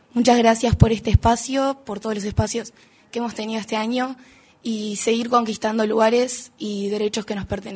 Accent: Florida, Uruguay; soy de Florida

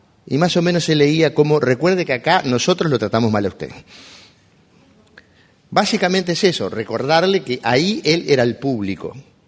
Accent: Fraile Muerto, Cerro Largo, Uruguay; born there; lo dice alguien que viene del interior profundo. Yo nací en Fraile Muerto, departamento de Cerro Largo, a 350 kilómetros de Montevideo.

